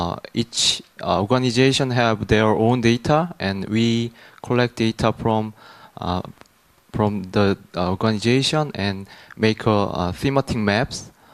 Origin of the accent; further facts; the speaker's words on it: South Korea; English is a second language; I'm from Korea.